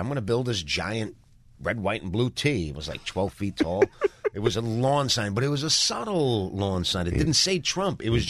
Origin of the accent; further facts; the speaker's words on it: Staten Island, New York, United States; I'm in New York. I'm from Staten Island.